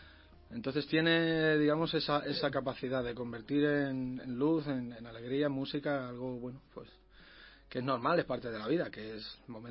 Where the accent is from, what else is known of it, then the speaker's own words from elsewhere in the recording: Badajoz, Extremadura, Spain; born there; también tenemos otra en Badajoz, que es de mi tierra, donde yo nací.